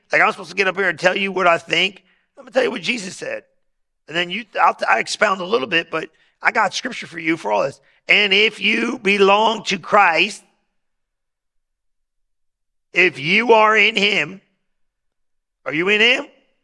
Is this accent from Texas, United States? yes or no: no; Lodi, California, United States; Somebody's like, where are you from? I'm from Lodi.